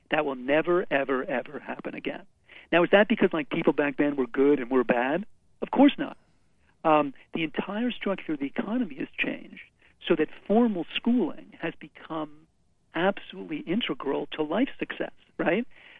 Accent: United States; which is something as an American to be proud of, I think.

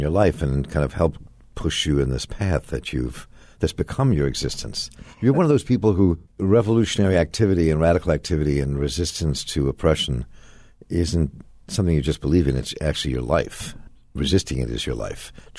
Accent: United States; So as a woman, as an American woman, as a person who lives her life nonviolently

